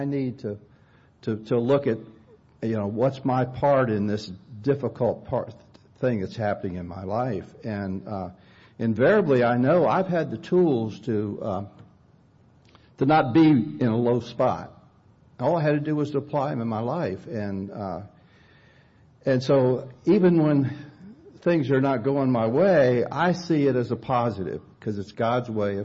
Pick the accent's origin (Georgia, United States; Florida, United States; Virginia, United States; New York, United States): Georgia, United States; Atlanta; I'm from the Atlanta area.